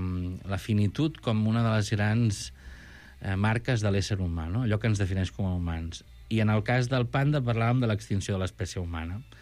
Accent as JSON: {"language": "Catalan", "town": "Tarragona", "region": "Catalonia", "country": "Spain", "said": "jo soc de Tarragona"}